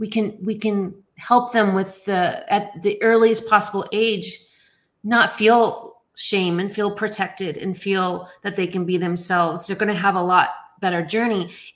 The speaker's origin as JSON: {"language": "English", "town": "Scottsdale", "region": "Arizona", "country": "United States", "tie": "born or raised there", "also_born_or_lived": "California, United States", "said": "when I was younger, I was raised in Scottsdale, Arizona in the 70s."}